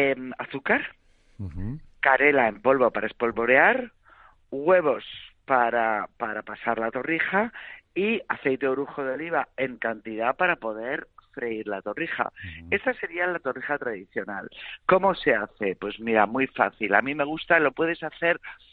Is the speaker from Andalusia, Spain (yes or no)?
no; Bilbao, Basque Country, Spain; also born or lived in Madrid; ya sabes que yo soy de Bilbao, pero vamos, más de Madrid